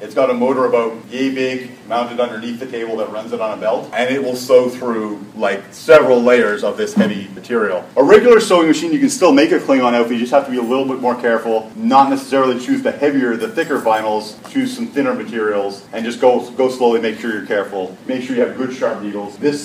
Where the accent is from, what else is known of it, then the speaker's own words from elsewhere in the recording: Montreal, Quebec, Canada; I'm from Montreal, so I had I was going to Concordia University in the theater department